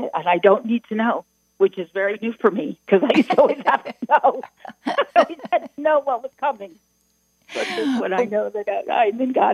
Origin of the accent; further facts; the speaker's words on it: New Jersey, United States; I'm from New Jersey.